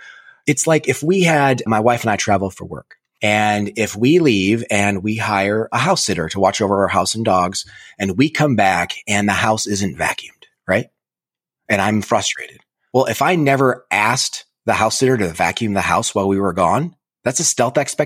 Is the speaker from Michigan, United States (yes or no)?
yes; Flint, Michigan, United States; And growing up in Flint, Michigan, so I was I'm still a Tiger fan